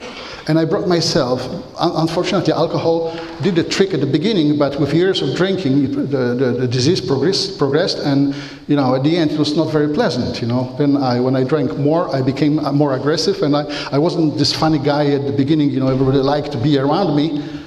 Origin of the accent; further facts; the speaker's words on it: Poland; English is a second language; So I am originally from Poland. You know, Poland is this country behind the German border.